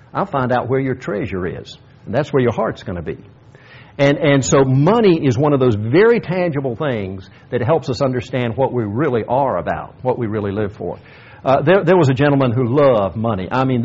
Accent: South Korea; When I was growing up in Korea, sometimes we'd play in the rice paddies and in the creeks

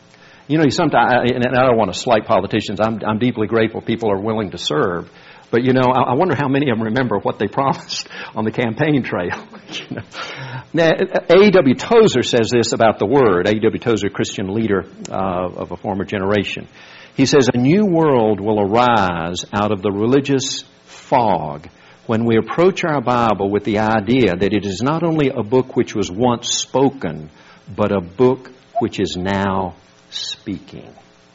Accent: South Korea; I can remember as a teenager growing up in Korea, when the epistles of Philippians and James became very relevant and precious to me.

